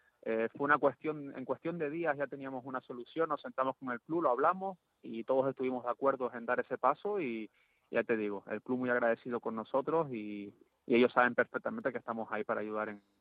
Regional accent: Spain; como saben que soy español

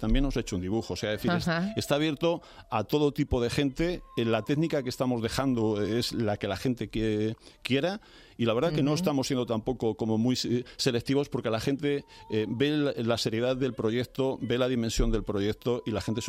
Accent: Alcalá de Henares, Community of Madrid, Spain; Piensa que nosotros somos de Alcalá de Henares y bueno, queremos darlo a conocer

